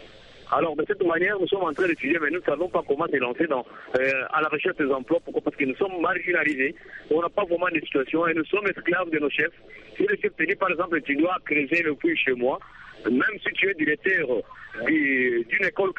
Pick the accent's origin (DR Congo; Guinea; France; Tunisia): DR Congo